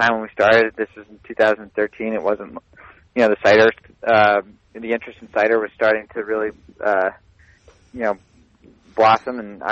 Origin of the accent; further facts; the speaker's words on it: United States; growing up in Columbia County, surrounded by, in my opinion, one of the best apple crops in the entire world.